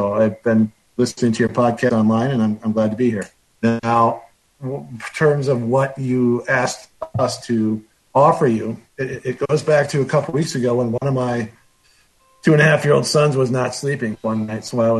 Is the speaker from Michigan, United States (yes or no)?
no; Green Bay, Wisconsin, United States; also born or lived in Oregon; now in San Diego, United States; I was born and raised in Green Bay. I lived there until I went to college at Madison. After that, went out to Oregon for law school, and then I've been in San Diego